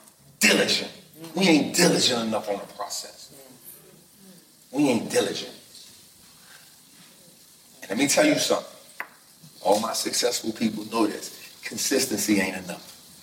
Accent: New Orleans, Louisiana, United States; So, for me, I come from a place, born and raised in New Orleans. I saw my moms get shot when I was 9.

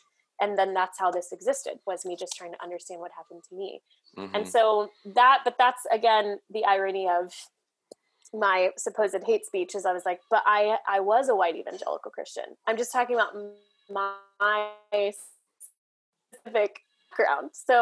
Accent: Missouri, United States; or at least I grew up outside St. Louis.

